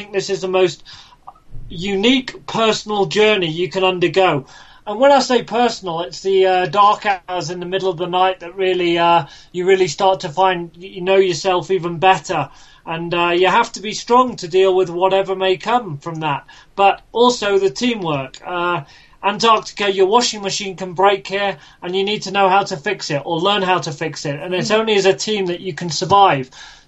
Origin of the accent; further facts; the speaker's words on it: Oxford, South East England, United Kingdom; I'm a British Indian doctor, actually from Oxford. I'm an anaesthetics and intensive care trainee in Oxford.